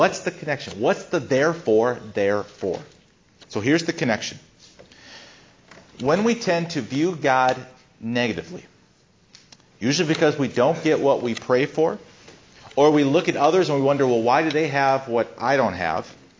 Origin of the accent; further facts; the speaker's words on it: Rogers City, Michigan, United States; I'm growing up in Roger City.